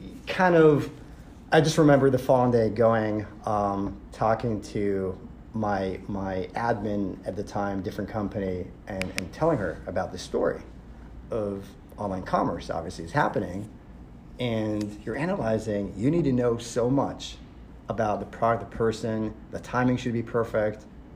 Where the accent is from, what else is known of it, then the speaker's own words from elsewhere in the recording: Israel; I'm originally from Israel.